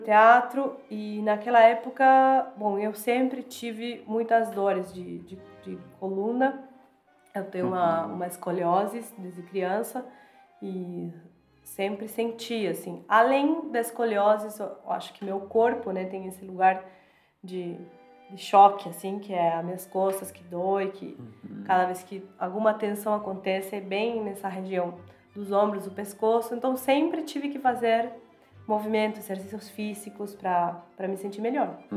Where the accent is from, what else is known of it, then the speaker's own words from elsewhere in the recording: Argentina; also born or lived in Curitiba; now in Florianópolis, Brazil; eu sou argentina, mas estou morando no Brasil há uns 9 anos já.